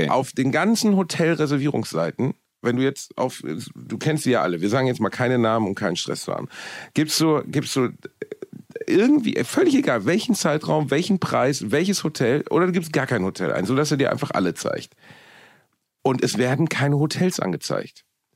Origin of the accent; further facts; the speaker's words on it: Germany; first language German; Ganz ehrlich, ich bin Deutscher und Deutsch ist meine Muttersprache